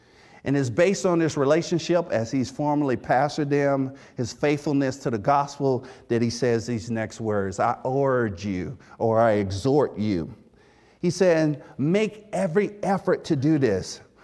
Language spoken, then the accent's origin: English; Mississippi, United States; Now, as was mentioned earlier, I'm from Mississippi. And in my family, there's a lot of great cooks.